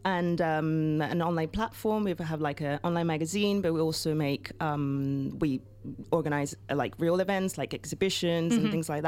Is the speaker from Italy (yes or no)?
yes; Italy; English is a second language; moved away as an adult; now in London, United Kingdom; growing up in Italy was great, but also challenging.